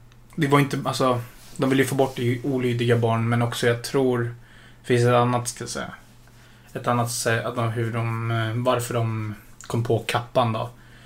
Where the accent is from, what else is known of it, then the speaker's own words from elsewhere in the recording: Philippines; Det är där jag är ifrån.